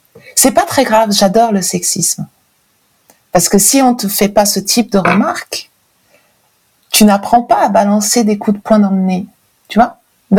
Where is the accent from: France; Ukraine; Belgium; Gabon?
France; Lyon, Auvergne-Rhône-Alpes; Je suis avocat. Je suis lyonnaise.